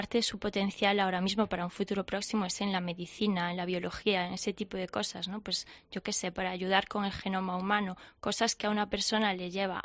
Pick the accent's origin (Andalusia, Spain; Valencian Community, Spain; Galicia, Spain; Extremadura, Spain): Galicia, Spain; Yo ahí, como buena gallega